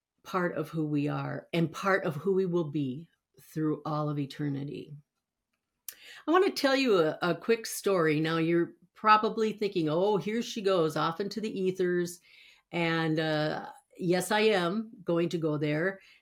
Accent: Richfield, Minnesota, United States; also born or lived in Seattle; I was born in Seattle and then taken home to Richfield, Minnesota. And my parents were, of course, very religious, and I was raised with the Bible, and I had a Catholic background.

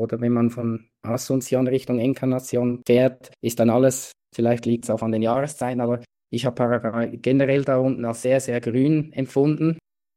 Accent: Switzerland; Ich komme aus der Schweiz, das ist ja winzig klein, wenn ich das vergleiche mit Paraguay.

